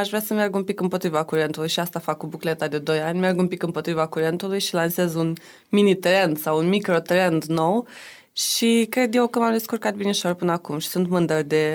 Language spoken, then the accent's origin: Romanian; Chișinău, Moldova; now in Bucharest, Romania; aici sunt exotică pentru că sunt de la București, acolo sunt exotică pentru că sunt de la Chișinău. E o postură foarte interesantă asta a unei basarabence de la București